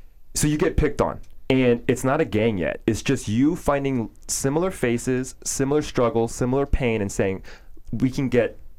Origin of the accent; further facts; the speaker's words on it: Dunwoody, Georgia, United States; so growing up in Dunwoody, which is a Jewish and white neighborhood, but the high school is half black, half white because of a program called M2M.